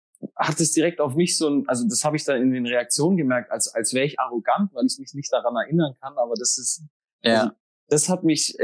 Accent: Nuremberg, Bavaria, Germany; Ein Jugendhaus bei uns in Reichensdorf hat mir immer sehr geholfen. Und die haben mir am Anfang auch Auftritte geklärt. Also ja, Südstadtfest hier in Nürnberg.

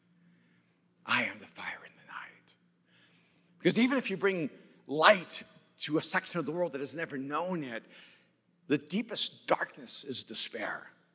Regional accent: El Salvador; And I'm from El Salvador, and I know what that means.

